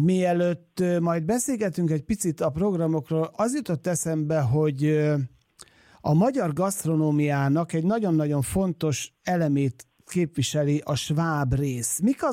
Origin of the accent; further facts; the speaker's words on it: Zala, Hungary; ugye én zalai gyerek vagyok